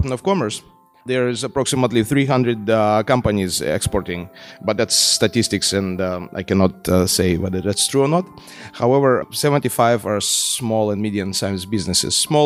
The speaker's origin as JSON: {"language": "English", "country": "Russia", "second_language": "English", "moved": "as an adult", "lives_now": "United Arab Emirates", "said": "I'm originally from Russia, as you can guess from my accent, and I came here to UAE as a student 19 years ago."}